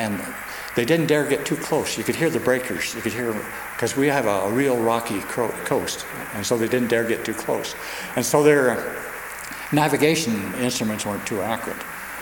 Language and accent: English; Washington, United States; They built the railroad where I was raised in Eastern Washington by hand